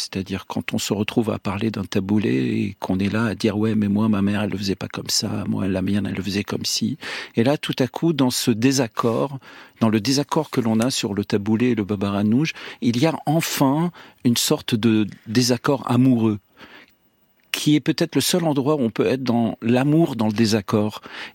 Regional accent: Lebanon; moved away; Voilà, moi je suis Libanais, mais je suis pas le même Libanais que celui qui n'a jamais quitté le Liban.

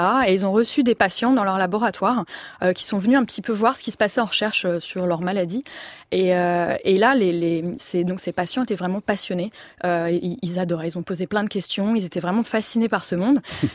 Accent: France; comme je suis française

